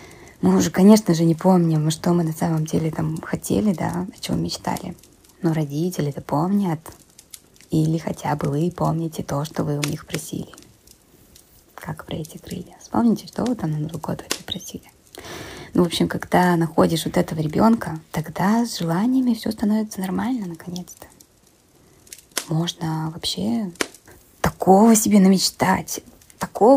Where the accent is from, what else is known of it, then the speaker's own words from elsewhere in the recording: Berdsk, Novosibirsk Oblast, Russia; в детстве, когда я выросла в Сибири, ну, в такой супер глухой, ну, не супер-пупер, но достаточно глухой Сибири.